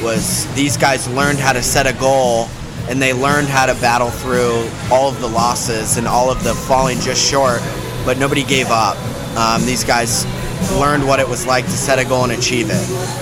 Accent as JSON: {"language": "English", "town": "Brandon", "region": "Florida", "country": "United States", "tie": "born or raised there", "said": "I grew up in the Brandon program. That's right down the street."}